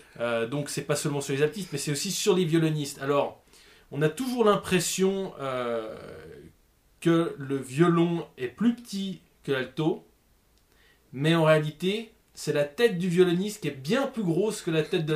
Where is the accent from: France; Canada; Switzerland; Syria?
France; Tonnet; Et oui, c'est ma commune d'enfance.